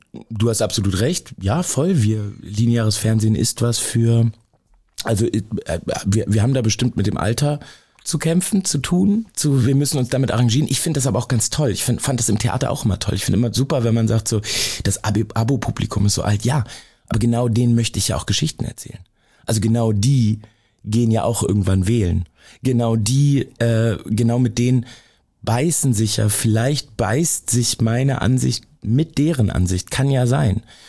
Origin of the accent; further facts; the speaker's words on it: Hamburg, Germany; Ich bin halb in Stalshoop groß geworden, ich bin halb in Sasel und halb in Stalshoop groß geworden, also zwei Welten, die man erstmal nicht zusammenkriegt.